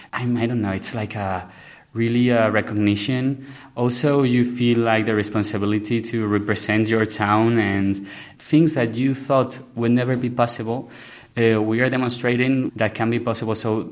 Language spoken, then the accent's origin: English; El Recuenco, Spain; now in Munich, Germany; my hometown is El Recuenco.